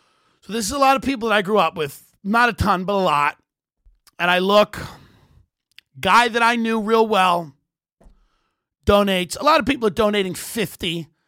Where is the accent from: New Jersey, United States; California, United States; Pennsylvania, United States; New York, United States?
New York, United States; this little coke-dusted town I grew up in Long Island.